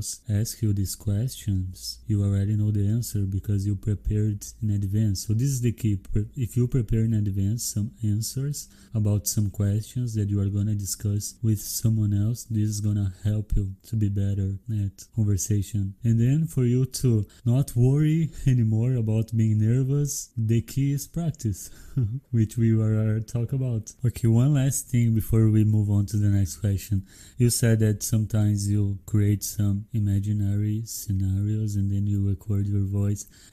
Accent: Brazil; Because I'm from Brazil and I didn't know about it.

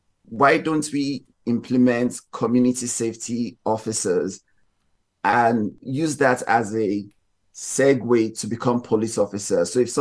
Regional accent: Houston, Texas, United States; In, you know, growing up in Texas, I mean, I love Houston, it's home for me

